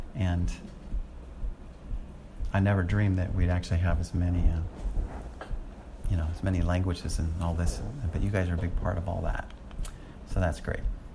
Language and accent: English; California, United States; I'm very familiar with fog because I'm from the San Francisco area.